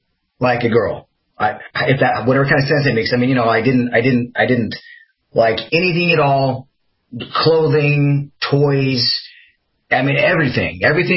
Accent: Midwest, United States; I mean, I grew up in the Midwest, you know.

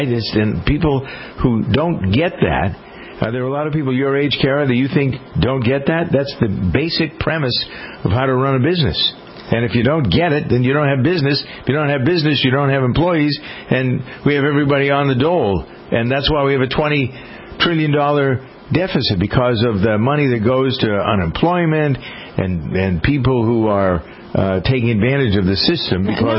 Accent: Framingham, Massachusetts, United States; I can give you in my hometown of Framingham, Massachusetts, Bose Corporation is headquartered there.

